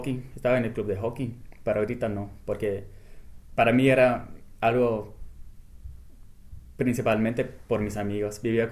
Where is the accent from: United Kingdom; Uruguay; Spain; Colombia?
United Kingdom; England; Spanish is a second language; ¿de dónde eres? Pues de Inglaterra.